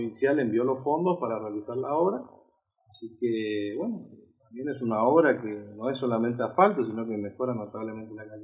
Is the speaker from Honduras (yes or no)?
no; Santander, Colombia; teniendo en cuenta de que los afectados somos todos los santandereanos.